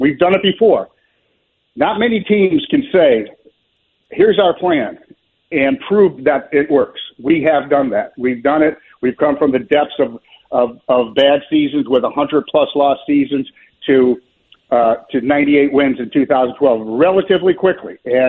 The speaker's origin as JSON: {"language": "English", "town": "Chicago", "region": "Illinois", "country": "United States", "moved": "yes", "said": "In my lifetime as a Chicagoan, they never, you know, when I lived there, they never won."}